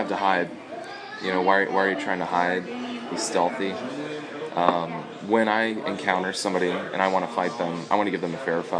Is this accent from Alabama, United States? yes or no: no; California, United States; You know, we're from the Bay Area, and I was walking through San Francisco